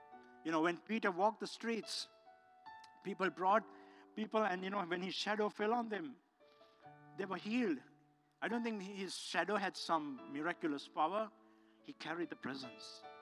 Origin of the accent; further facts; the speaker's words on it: Sri Lanka; I'm just someone from Sri Lanka, a little island.